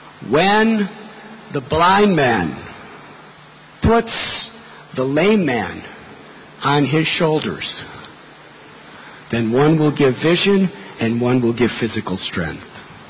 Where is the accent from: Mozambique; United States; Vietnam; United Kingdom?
United States; I was born and raised in America.